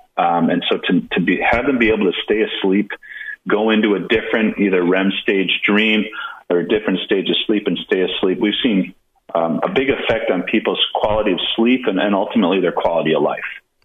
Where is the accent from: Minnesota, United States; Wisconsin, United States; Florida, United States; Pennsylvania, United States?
Minnesota, United States; Well, I grew up in Minnesota, and I'm a proud Minnesotan.